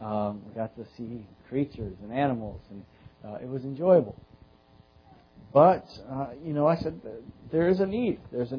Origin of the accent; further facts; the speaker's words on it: Michigan, United States; also born or lived in Tennessee; I was born in Tennessee, but my parents moved to Michigan. We were raised up there.